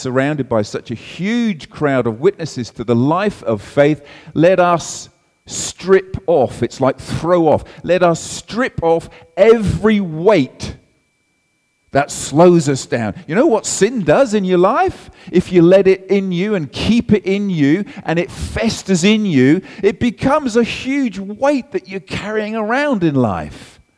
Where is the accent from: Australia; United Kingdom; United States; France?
United Kingdom; England; And I think, you see, I'm English, and English people are brilliant at suppressing.